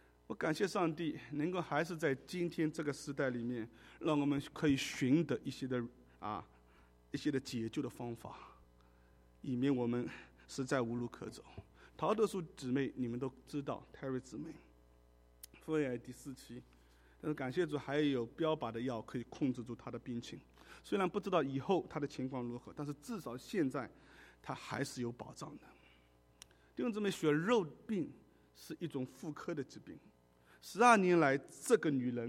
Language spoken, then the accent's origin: Chinese; China; 是因为我们太过谦虚啊，我们中国人啊